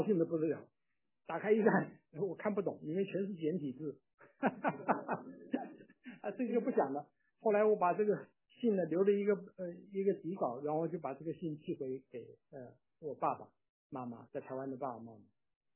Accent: Hunan, China; now in Taiwan; 你知道我们湖南人叫儿子叫阿子，

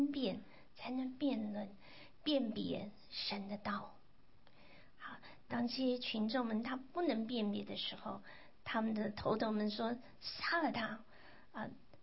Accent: China; 我们中国人说打的半死，那更好，形容的更好，叫做半死。

